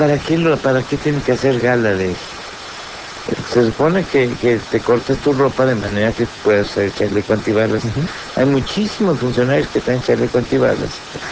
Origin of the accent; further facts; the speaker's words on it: Mexico; Además, panzoncitos como somos los mexicanos